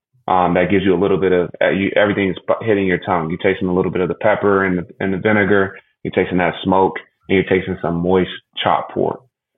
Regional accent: Red Springs, North Carolina, United States; moved away; My family, we're originally from Red Springs, North Carolina, very small country town, probably about 20 miles south of Fayetteville. And we moved here back in the late 80s, very early 90s.

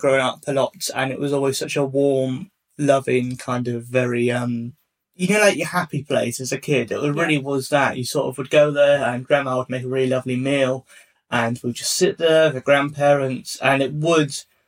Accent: East of England, United Kingdom; I grew up in the southeast, and I grew up in Hertfordshire, which I know is like a fucking posh hellhole full of Tories everywhere.

